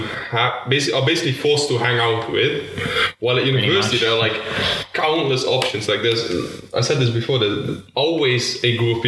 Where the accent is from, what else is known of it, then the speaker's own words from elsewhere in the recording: Netherlands; because I grew up in the Netherlands, but I also grew up in a small village. So it's not just that I stayed in one location, also a small community.